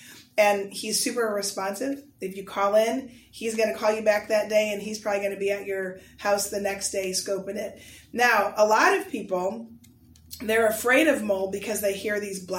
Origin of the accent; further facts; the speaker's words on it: Fort Wayne, Indiana, United States; Yes, I grew up in Fort Wayne. I went to grade school, high school here, graduated from Concordia.